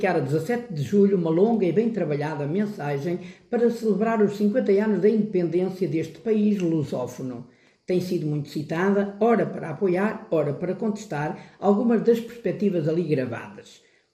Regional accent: Portugal; como português, como padre, como cidadão do mundo, só me posso alegrar e associar à festa.

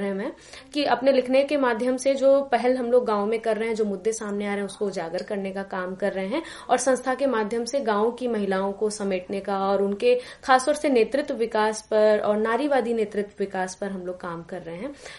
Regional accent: Varanasi, Uttar Pradesh, India; और मैं वाराणसी से हूँ।

